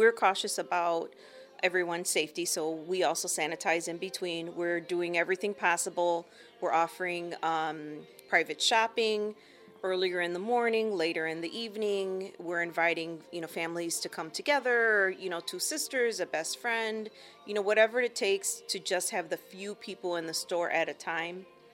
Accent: Indiana, United States; I live in Munster, so I'm in Northwest Indiana. I've been a lifelong resident of Northwest Indiana.

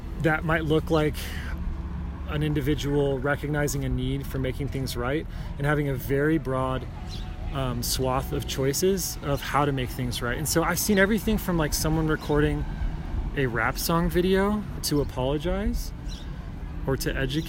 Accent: Chicago, Illinois, United States; So my background is in restorative justice. I'm from Chicago and I...

